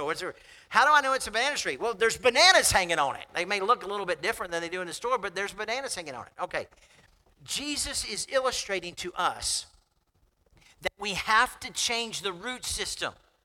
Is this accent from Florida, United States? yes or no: yes; Florida, United States; when I grew up in South Florida, the dirt in South Florida is so dark.